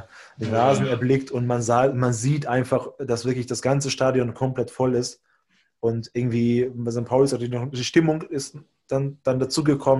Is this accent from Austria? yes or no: no; Hungary; now in Germany; ich bin in Ungarn geboren, in Ungarn aufgewachsen und auch schon da in der Heimatstadt, in der ich geboren bin